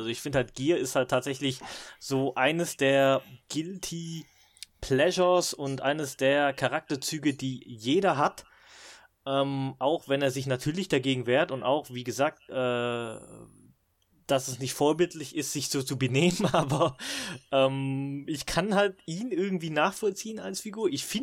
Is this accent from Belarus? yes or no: no; Baden-Württemberg, Germany; Und halt als Schwabe kann ich mich halt erstens so damit ein bisschen identifizieren.